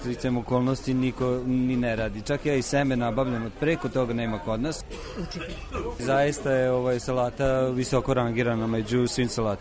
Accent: Novi Sad, Vojvodina, Serbia; Ja sam inače Novosađan

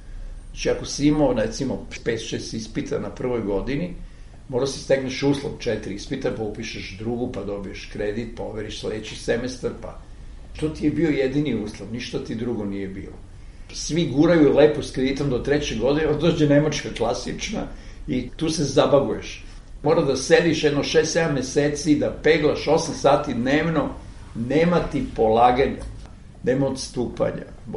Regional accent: Zemun, Belgrade, Serbia; da sam odrastao u Beogradu, ali koji više ne postoji, a to je austrijski deo Beograda, Zemun

